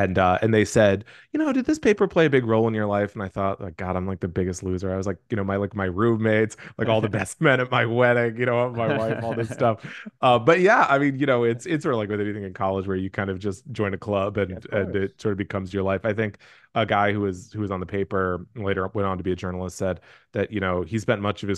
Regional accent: Houston, Texas, United States; I grew up in Houston, which was not like a very like media plugged in place.

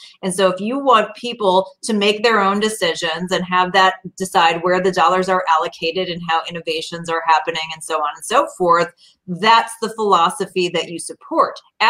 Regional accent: Chicago, Illinois, United States; I'm from Chicago.

